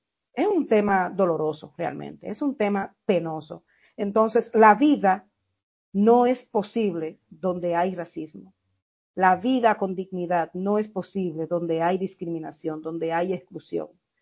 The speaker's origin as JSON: {"language": "Spanish", "country": "Dominican Republic", "said": "Y es con los haitianos donde en mi país se evidencia mucho más fuertemente este tema del racismo y de la discriminación, aunque se niegue, aunque se niegue."}